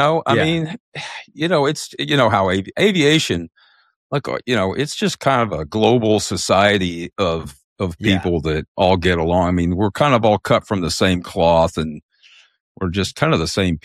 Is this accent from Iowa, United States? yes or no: no; Lexington, Kentucky, United States; I grew up in Lexington, Kentucky. It's a religion out there.